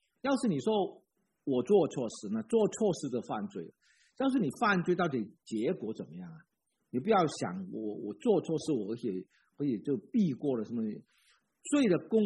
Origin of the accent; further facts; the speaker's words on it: Guangdong, China; 我们以前呢，我们广东人叫那些老师叫先生